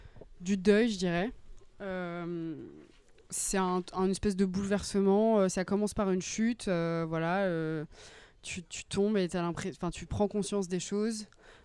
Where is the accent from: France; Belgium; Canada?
France; Le Havre, Normandy; Mais parce que c'est ma ville natale, c'est ma ville de cœur. Je trouve qu'il y a vraiment matière à faire plein de choses visuellement. En plus, au Havre, c'est vraiment une ville que j'adore